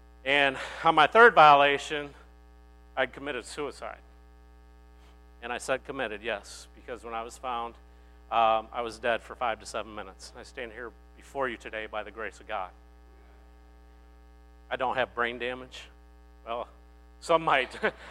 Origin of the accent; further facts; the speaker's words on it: Florida, United States; You know, I grew up, I was born in Florida, and my parents were not the best parents in the world.